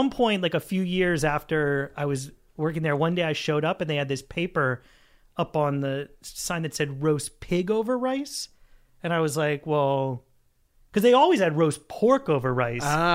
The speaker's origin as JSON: {"language": "English", "town": "Miami", "region": "Florida", "country": "United States", "said": "I'm from Miami, so like finding like a place like that is..."}